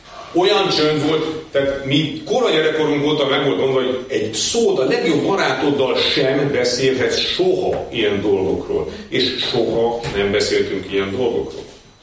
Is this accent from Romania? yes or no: yes; Transylvania, Romania; én Ceausescu diktatúrában nevelkedtem Erdélyben, Romániában, az egy kemény diktatúra volt.